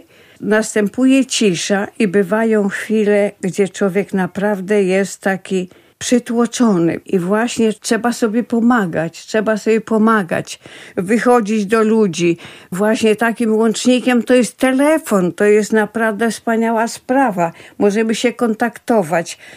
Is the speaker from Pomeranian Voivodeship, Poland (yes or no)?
no; Dorohucza, Lublin Voivodeship, Poland; No moja rodzinna wieś to Drochucza, która leży w pobliżu Trawnik.